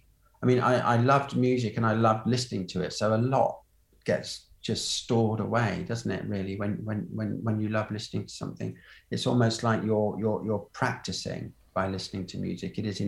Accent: Colchester, East of England, United Kingdom; also born or lived in Germany; But then grew up in Colchester.

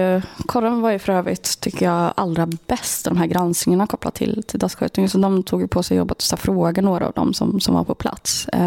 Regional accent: Linköping, Östergötland, Sweden; Linköping, så jag är ju själv från Linköping

